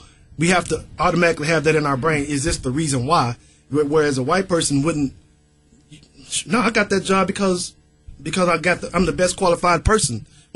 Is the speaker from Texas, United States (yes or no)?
yes; Dallas, Texas, United States; Well, I'm not from Africa. I'm from Dallas, Texas. I was born here, so I'm not going back anywhere.